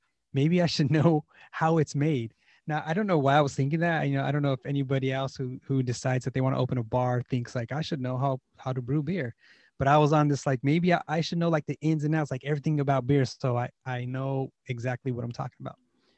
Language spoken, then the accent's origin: English; Los Angeles, California, United States; I was born and raised in Boyle Heights.